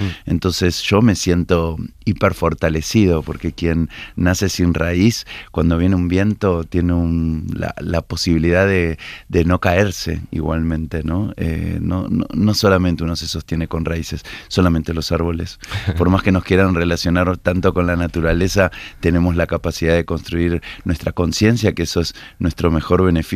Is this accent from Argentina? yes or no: yes; Río de la Plata, Argentina; a quienes nacimos y crecimos en el Río de la Plata.